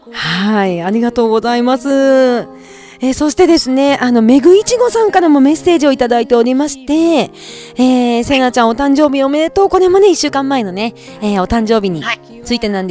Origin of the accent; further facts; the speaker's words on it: Kushiro, Hokkaido, Japan; やっぱり私も北海道の出身で